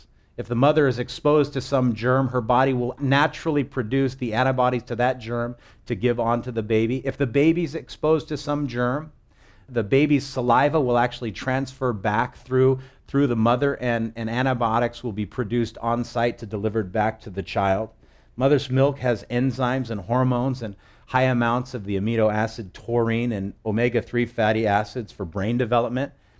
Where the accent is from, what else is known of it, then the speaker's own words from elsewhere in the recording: Wahiawa, Hawaii, United States; born there; I was born in Wahiwawa Hospital, 8:38 p.m., 1971, November 26th.